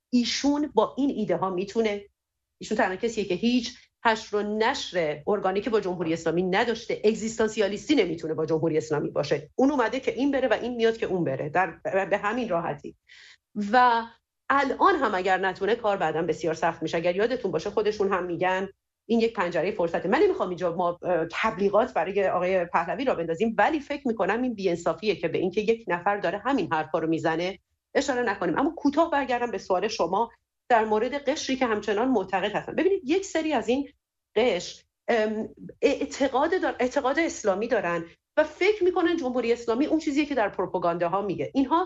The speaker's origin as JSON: {"language": "Persian", "country": "Iran", "said": "من به شخصه به عنوان یک ایرانی"}